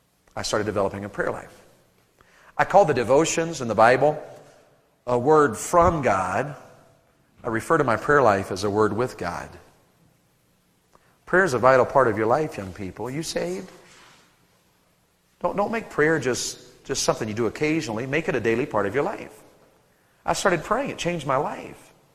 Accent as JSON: {"language": "English", "region": "Tennessee", "country": "United States", "tie": "born or raised there", "moved": "yes", "said": "I never knew till I moved to Ohio. I grew up in Tennessee. I never knew till I moved to Ohio that even Yankees can talk like Southerners."}